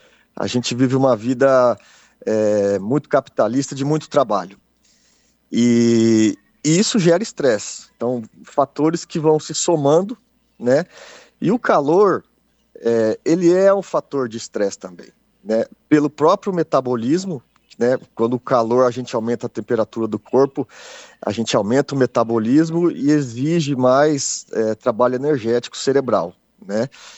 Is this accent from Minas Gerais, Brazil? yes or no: no; Marília, São Paulo, Brazil; eu falo daqui de Marília, interior de São Paulo. Sou nascido e criado aqui, né?